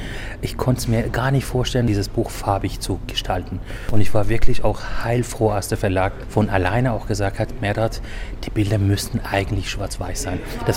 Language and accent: German; Iran; German is a second language; Ich komme aus dem Iran und vor circa 40 Jahren ist das uns im Iran geschehen.